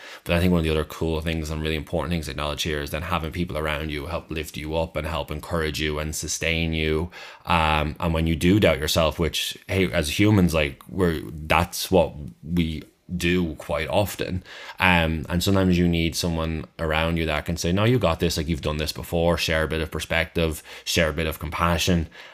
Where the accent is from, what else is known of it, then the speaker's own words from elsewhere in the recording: Dublin, Leinster, Ireland; also born or lived in Cavan; kind of from where I grew up in Dublin before we moved to Cavan.